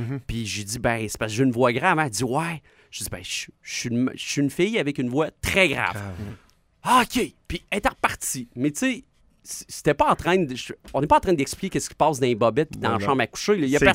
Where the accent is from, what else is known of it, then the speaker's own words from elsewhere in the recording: Quebec, Canada; Moi, je suis né à Poly de Charlebourg. J'ai grandi, puis il n'y avait pas beaucoup de gens issus de l'immigration.